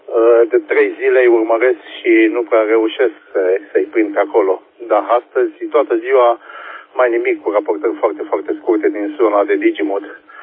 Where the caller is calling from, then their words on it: Ploiești, Prahova, Romania; de la Ploiești.